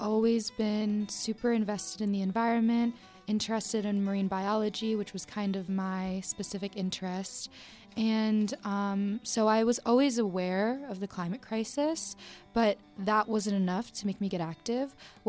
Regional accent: Pittsburgh, Pennsylvania, United States; also born or lived in Connecticut; I was born in Connecticut, and I moved here in about third grade, and I've been here ever since. It feels like I've always been here, but yeah, that's how I came to be in Pittsburgh.

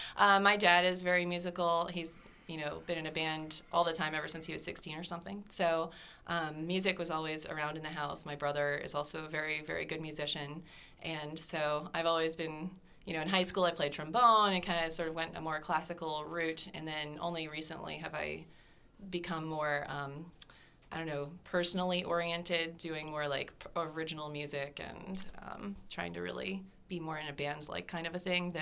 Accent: Florida, United States; also born or lived in Milwaukee, United States; now in Pittsburgh, United States; No, I was born in Milwaukee, and I lived there for maybe about 3 years, and then we moved to Florida, and I grew up there.

